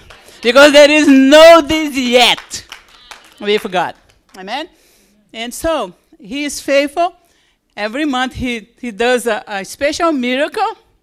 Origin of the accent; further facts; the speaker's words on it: Brazil; now in United States; I am from Brazil. And we are having many problems in Brazil, financial, social, political, and even spiritual.